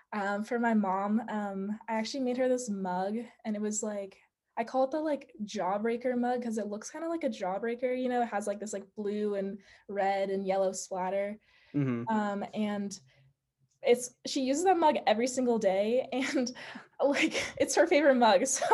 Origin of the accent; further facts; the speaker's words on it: San Diego, California, United States; I like both the tropical stuff, I think, because I'm from San Diego